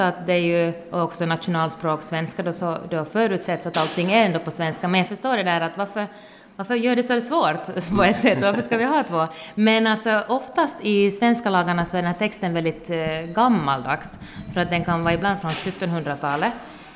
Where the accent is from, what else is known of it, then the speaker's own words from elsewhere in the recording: Nykarleby, Ostrobothnia, Finland; now in Vaasa, Finland; Jag är hemma från Nykarleby i Österbotten och har varit här i Vasa sedan 2011 faktiskt. Men jag var och studerade i södra Finland här emellan.